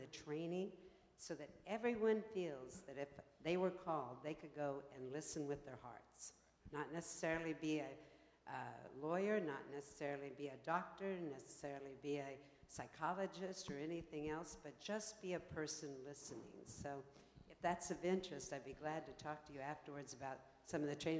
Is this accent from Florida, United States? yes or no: yes; DeLand, Florida, United States; I'm from DeLand, Florida.